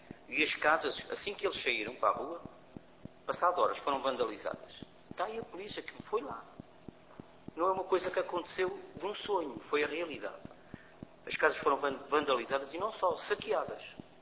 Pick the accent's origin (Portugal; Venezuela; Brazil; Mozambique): Portugal; Lá diz cidadão português. Eu pensava que estava enganado, mas diz que sou português.